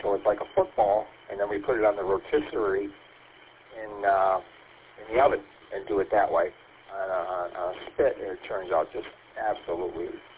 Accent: St. Louis, Missouri, United States; we'd go to a pretty well-known restaurant over on the east side, which is near my hometown of St. Louis

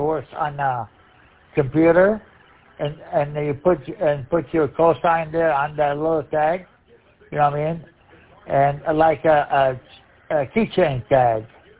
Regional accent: Rochester, Michigan, United States; I'm from Rochester, Michigan.

